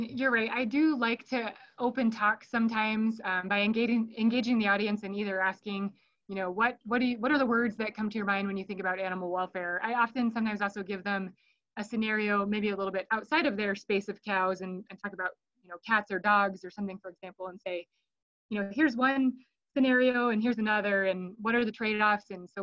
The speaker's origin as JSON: {"language": "English", "region": "Rhode Island", "country": "United States", "tie": "born or raised there", "lives_now": "Colorado, United States", "said": "I grew up actually in Rhode Island, so totally different than where I am now in Colorado."}